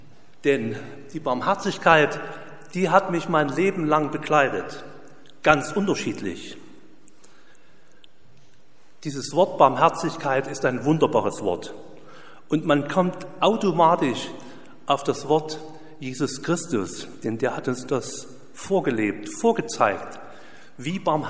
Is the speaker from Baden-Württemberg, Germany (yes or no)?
no; Chemnitz, Saxony, Germany; aus Chemnitz zum Beispiel, ja, meine Heimat.